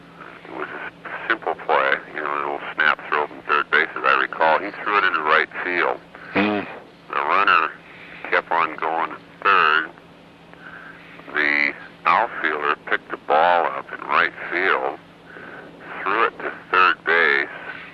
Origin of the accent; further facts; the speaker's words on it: Spokane, Washington, United States; I signed with an independent with the Spokane Indians, my hometown